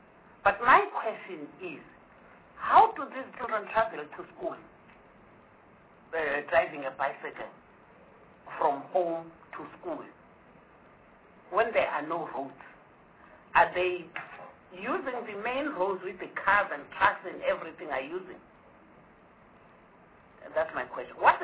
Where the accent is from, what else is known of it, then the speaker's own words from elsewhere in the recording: Gauteng, South Africa; also born or lived in Eastern Cape; I'm from Gauteng, and as well as Eastern Cape as well.